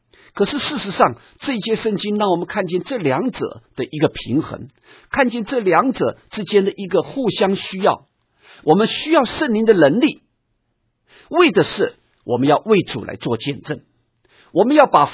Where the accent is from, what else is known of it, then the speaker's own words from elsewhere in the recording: China; 就像今天我们可能我们中国人会认为说，中国教会要复兴，我们中国要成为一个强大的一个国家